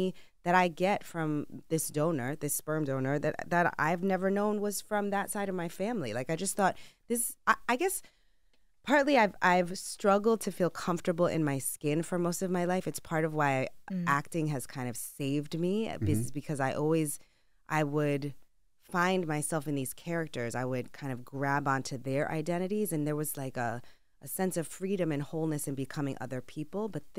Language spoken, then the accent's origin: English; Bronx, New York, United States; Born and raised in the Bronx. I mean, my mother was born in the Bronx. My mother grew up on Simpson Street, and I grew up on Pugsley Avenue across from Stevenson High School.